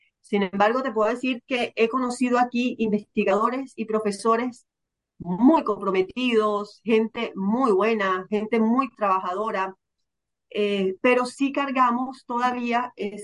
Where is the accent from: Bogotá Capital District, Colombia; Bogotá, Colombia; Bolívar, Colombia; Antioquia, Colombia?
Bolívar, Colombia; Cartagena; cuando lo conocí hace 8 años que me vine a vivir de vuelta a mi tierra